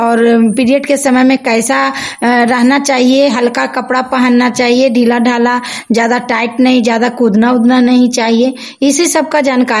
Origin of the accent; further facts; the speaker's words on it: Nagarnausa, Bihar, India; मैं नगर नौसा की रहने वाली हूँ।